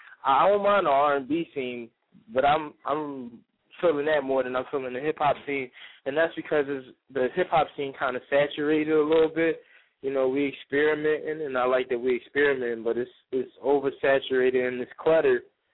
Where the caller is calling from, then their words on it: Philadelphia, Pennsylvania, United States; Straight out of Philly.